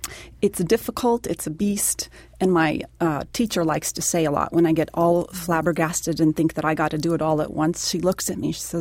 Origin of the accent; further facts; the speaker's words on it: New Mexico, United States; Yes, I grew up in New Mexico.